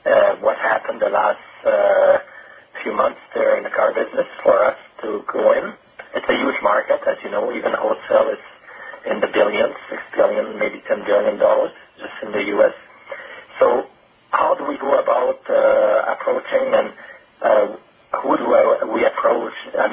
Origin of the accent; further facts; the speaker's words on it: Canada